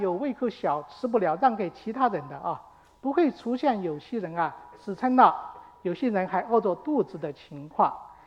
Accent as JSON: {"language": "Chinese", "country": "China", "said": "就是我们中国人不但是认为吃什么喝什么很重要，那在饭桌上也是非常的讲规矩啊，规矩很多。"}